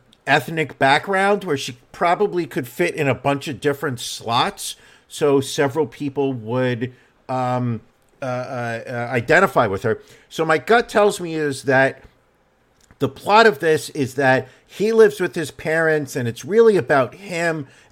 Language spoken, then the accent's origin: English; Queens, New York, United States; Back in the day, meaning when I was a child growing up in the Hardin streets, in the Hardin streets of Queens